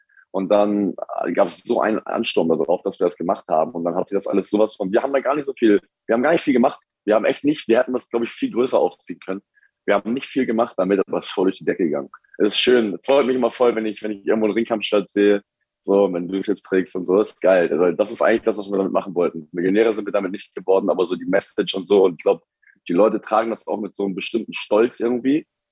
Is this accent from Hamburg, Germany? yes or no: yes; Hamburg, Germany; ich komme aus Hamburg.